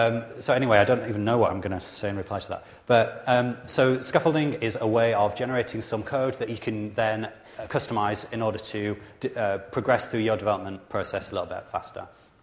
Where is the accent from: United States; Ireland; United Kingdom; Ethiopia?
United Kingdom; England; I'm a program manager on the ASP.NET team. I'm from England, as you can probably tell.